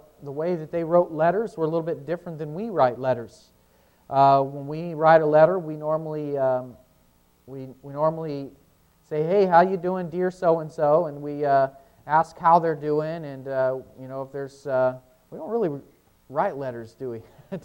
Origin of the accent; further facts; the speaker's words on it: Seattle, Washington, United States; We're from Seattle. We've driven a long way to come see you guys this morning.